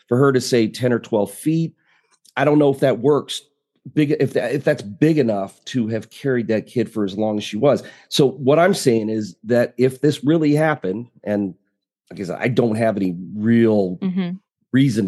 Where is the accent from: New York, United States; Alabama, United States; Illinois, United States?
Illinois, United States; Decatur; Just 2 weeks ago in my hometown in Decatur, Illinois, somebody snagged a 15-foot alligator.